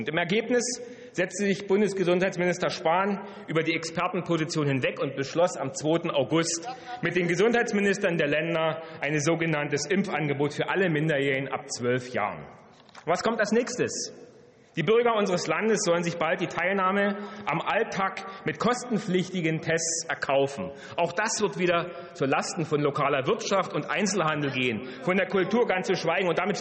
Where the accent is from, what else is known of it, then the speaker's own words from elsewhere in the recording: Saxony, Germany; Kommen wir zu meinem Heimatland Sachsen.